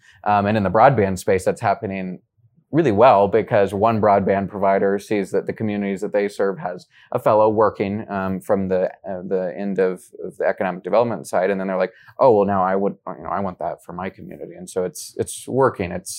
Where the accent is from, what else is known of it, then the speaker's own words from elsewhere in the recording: Auburn, Nebraska, United States; I grew up in Auburn, in Southeast Nebraska.